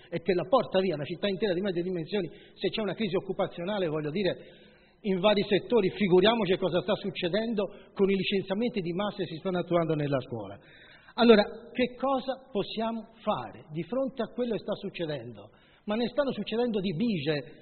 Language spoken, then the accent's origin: Italian; Casciano, Tuscany, Italy; Io sono di Casciano